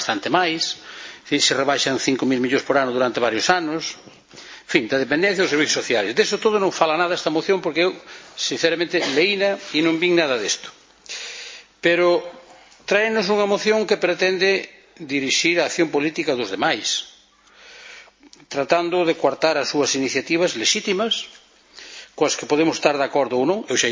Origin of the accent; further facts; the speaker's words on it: Galicia, Spain; Eu que non son independentista, pero son galego, síntome galego